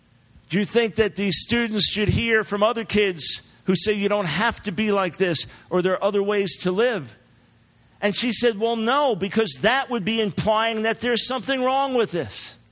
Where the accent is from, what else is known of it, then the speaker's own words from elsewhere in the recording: New York, United States; And of course, the state of New York, my home state, has now passed this as law.